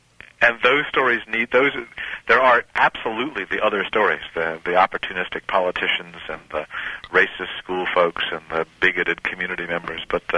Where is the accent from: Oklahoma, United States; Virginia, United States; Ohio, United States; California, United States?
California, United States; in some states like my home state of California, they did pretty well